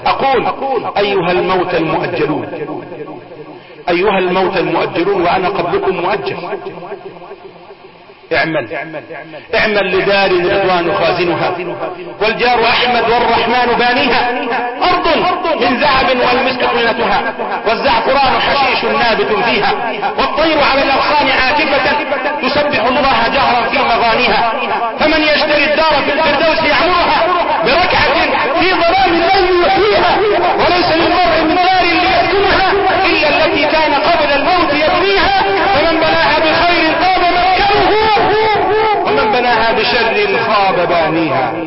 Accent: Egypt; بلدنا مصر

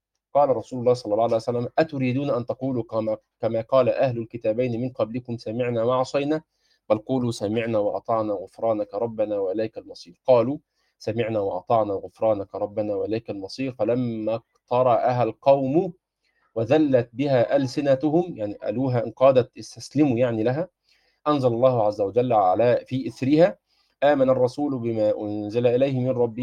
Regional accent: Egypt; الناس اللي كانت بتلعب عندنا في مصر بلي

